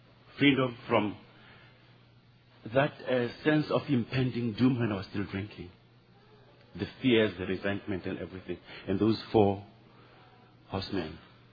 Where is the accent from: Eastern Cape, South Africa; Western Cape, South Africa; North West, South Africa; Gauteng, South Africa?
Gauteng, South Africa; Johannesburg; I'm from Johannesburg, South Africa.